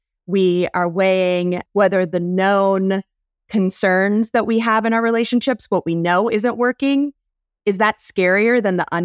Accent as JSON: {"language": "English", "region": "North Carolina", "country": "United States", "tie": "born or raised there", "said": "I'm from North Carolina, born and raised."}